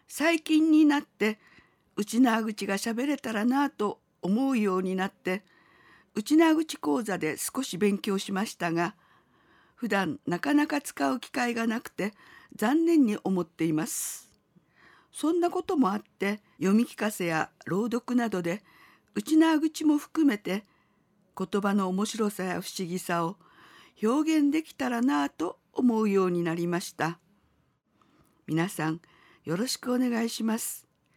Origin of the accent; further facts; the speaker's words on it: Naha, Okinawa, Japan; 那覇で生まれて那覇で育ちました。子供の時は母と祖母の三人暮らしでしたが、祖母は大和口は聞くことができましたが、話すのは内縄口だけ。私は逆に内縄口は聞けても話すのは標準語だけ。